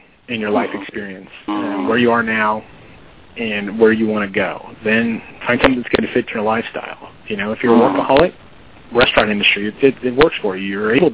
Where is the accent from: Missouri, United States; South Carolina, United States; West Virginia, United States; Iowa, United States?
Missouri, United States; St. Louis; now in Auburn, United States; I'm from St. Louis. I have a huge network in St. Louis, business contacts in St. Louis, but I live in Auburn.